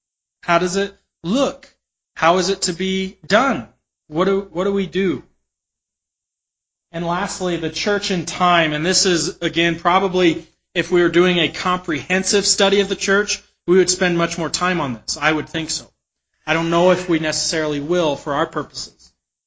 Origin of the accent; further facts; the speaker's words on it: Utah, United States; now in Denver, United States; the same God that I worshiped growing up in Utah, the same God we worship here in Denver, Colorado.